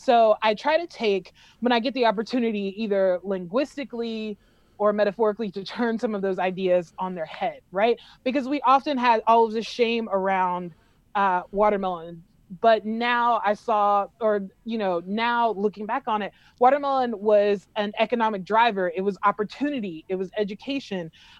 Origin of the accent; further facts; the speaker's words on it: South Carolina, United States; I'd be like, oh, I'm from South Carolina. They're like, you know, from Charleston. I'm like, oh yeah, sure. Right. Because people know Charleston, but they don't know, you know, sort of upper Appalachia or near, stone's throw from Appalachia, South Carolina.